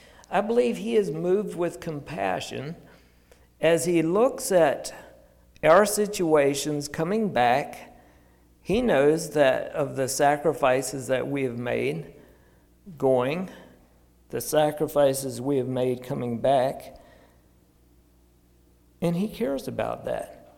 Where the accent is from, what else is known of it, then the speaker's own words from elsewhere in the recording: Montezuma, Georgia, United States; So I grew up in Montezuma, Georgia, spent most of my life there, and I had a really good, came from a really good family